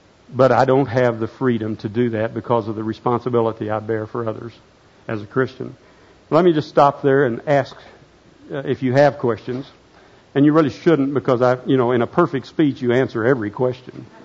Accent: United States; I have a lot of things I'm free to do as an American. I love living in Oklahoma.

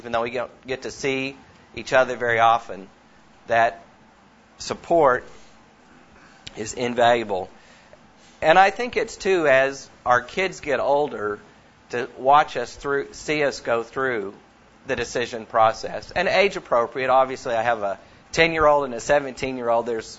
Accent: New Zealand; When I was growing up in New Zealand, all the hedges were made out of a prickly, nasty, thorny bush called gorse.

